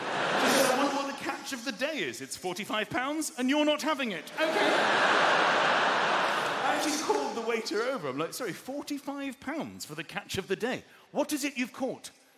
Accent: London, United Kingdom; I mean, I'm a Londoner. I've lived here my whole life.

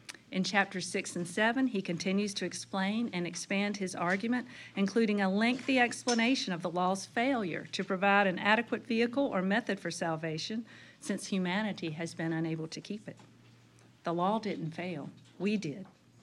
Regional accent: Morehead City, North Carolina, United States; I'm from Moorhead City, and we would sing it on the waterfront on Easter morning.

